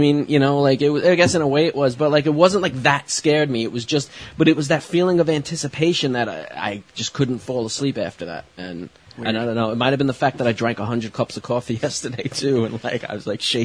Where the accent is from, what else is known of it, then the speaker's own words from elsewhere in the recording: Brooklyn, New York, United States; In my dream, I was sitting in my old apartment that I grew up in Brooklyn